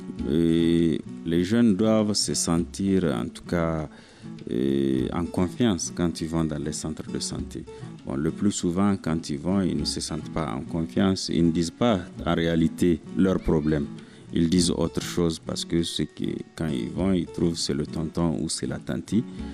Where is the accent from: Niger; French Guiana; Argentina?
Niger; Auparavant, dans nos sociétés africaines et même chez nous au Niger, les parents avaient ce rôle